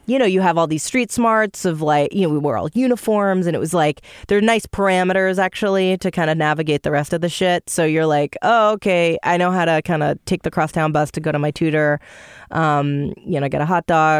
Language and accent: English; New York, United States; I was from New York, so I was new.